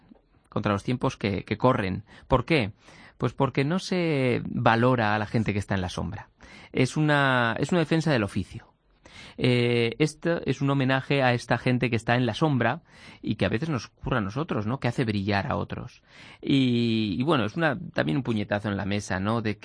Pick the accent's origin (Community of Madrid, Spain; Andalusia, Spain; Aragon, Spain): Aragon, Spain; accent: Aragonese; que además tiene acento aragonés, como yo, que vengo de Aragón